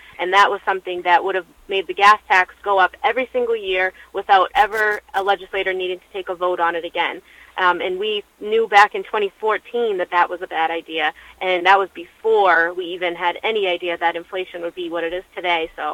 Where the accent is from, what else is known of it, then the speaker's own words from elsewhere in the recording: Lynn, Massachusetts, United States; now in Peabody, United States; Born and raised in Lynn, I graduated from Lynn Public Schools, but then I later moved to Peabody